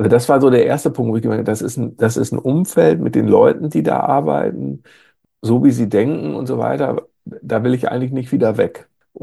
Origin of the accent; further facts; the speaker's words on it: Greven, North Rhine-Westphalia, Germany; also born or lived in Cologne / Münster; Ich bin, wie gesagt, in Köln geboren. Mein Vater war bei der Bundeswehr. Wir sind dadurch relativ viel umgezogen und haben irgendwann sozusagen sind in Münster gelandet und sind dann aber nach Grevenreckenfels, so ein kleines 6.000-Einwohner-Nest